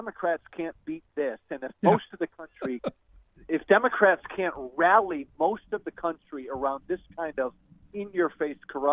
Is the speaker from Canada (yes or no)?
no; Midwest, United States; I'm from the Midwest, how we think here.